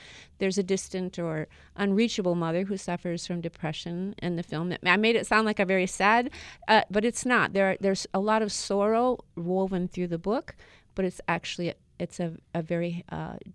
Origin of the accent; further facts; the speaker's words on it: Michigan, United States; there's a church pretty much on every corner where I grew up in West Michigan.